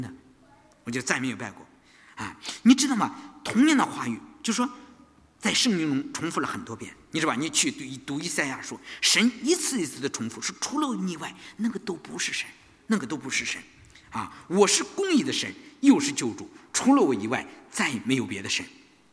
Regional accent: China; 我们出生在无神论的国家，我们接受的是无神论的教育，所以在三十岁之前，我根本心里是一个没有神的人

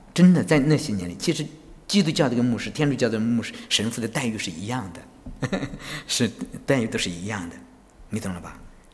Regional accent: China; 我们中国人的谦虚啊，都是虚假的客套，是吧？

